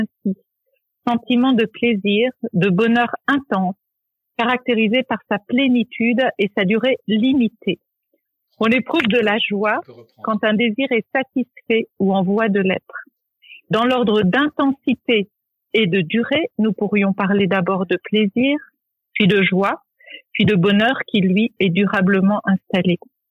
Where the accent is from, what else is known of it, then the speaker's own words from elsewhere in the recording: Hauts-de-France, France; Je suis née dans le Nord, j'ai grandi dans le Nord, j'y ai fait mes études.